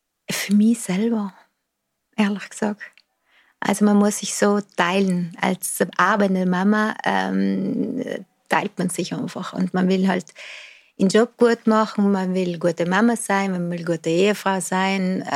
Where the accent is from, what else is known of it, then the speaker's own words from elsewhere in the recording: South Tyrol, Italy; haben wir als Südtiroler schon so Alben mitgebracht